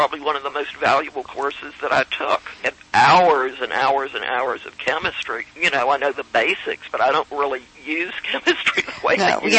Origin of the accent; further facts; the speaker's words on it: the South, United States; when I was growing up in the South, very few people around here ate lamb, and we did. I mean, both of my parents were from the Midwest.